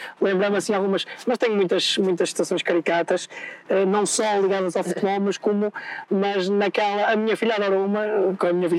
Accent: Porto, Norte, Portugal; Eu vivo no Porto, sou do Porto, vivo em Matosinhos, que é uma sala lá do Porto

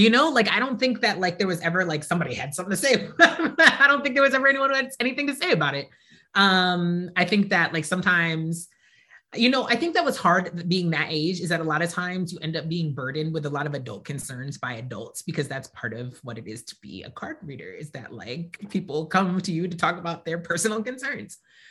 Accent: New Jersey, United States; I am from New Jersey.

